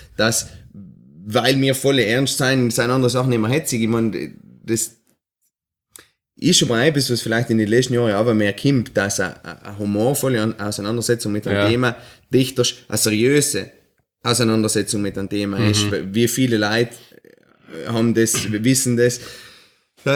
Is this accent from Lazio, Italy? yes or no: no; Trentino-Alto Adige, Italy; weil wir bei uns in Südtirol haben viel länger brauchen